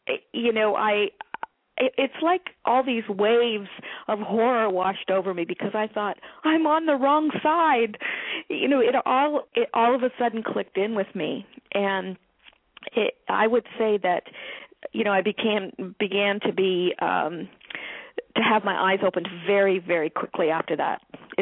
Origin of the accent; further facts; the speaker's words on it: Canada; now in United States